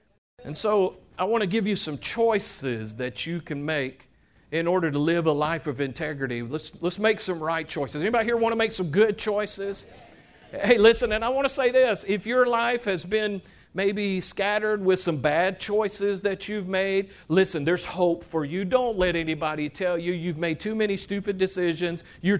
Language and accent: English; the South, United States; because we're from the South.